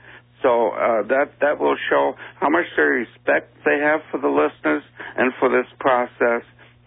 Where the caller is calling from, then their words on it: Oakland, California, United States; I'm calling from Oakland.